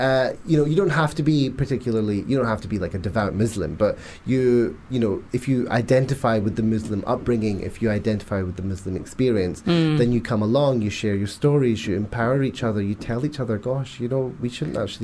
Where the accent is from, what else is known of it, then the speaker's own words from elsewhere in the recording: Glasgow, Scotland, United Kingdom; so my family background is Glaswegian. I was born and raised in Glasgow, obviously. So my family are all up there.